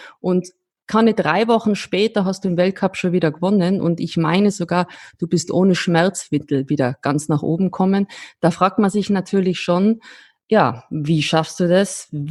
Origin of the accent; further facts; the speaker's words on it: Austria; ich bin vor allem als Österreicherin wahnsinnig stolz, dass wir ihn heute hier haben.